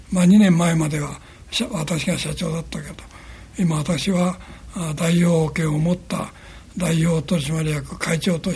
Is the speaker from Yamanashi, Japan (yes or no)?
yes; Yamanashi, Japan; 実は私は山梨で生まれてね、